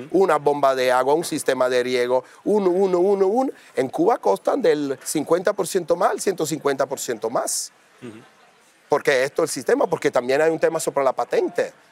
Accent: Turin, Piedmont, Italy; Spanish is a second language; yo soy de Torino

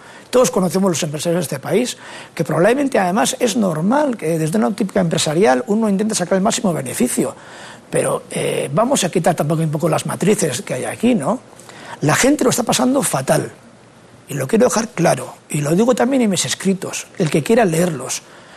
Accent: San Sebastián, Basque Country, Spain; Yo vengo de San Sebastián, que es una zona riquísima, con gente industrial

